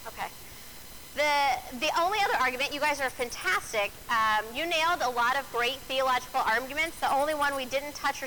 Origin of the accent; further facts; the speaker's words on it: Las Vegas, Nevada, United States; I grew up in Vegas. These are weird analogies for some of you.